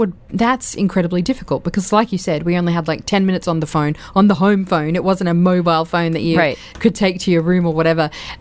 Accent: Australia; But, you know, growing up in Australia, I'm from an Arab background. So I know that we as Arabs don't leave home until you get married.

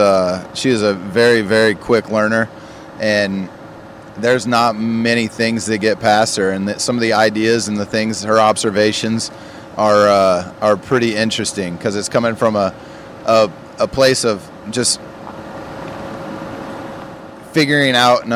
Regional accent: Indianapolis, Indiana, United States; now in Cleveland, United States; From Indiana, nice. Indianapolis. Born and raised. Reside in just outside of Cleveland with my wife, two kids.

